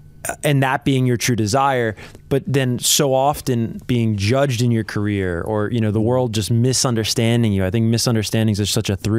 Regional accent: New Jersey, United States; I'm from Jersey and I can't pronounce shit.

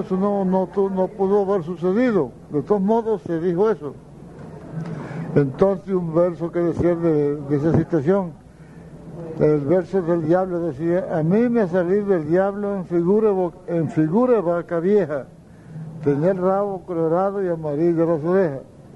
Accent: Las Aguas, Cesar, Colombia; Yo vivía en Las Aguas, yo me crié en Las Aguas, entre Las Aguas, Valledupar y El Plan.

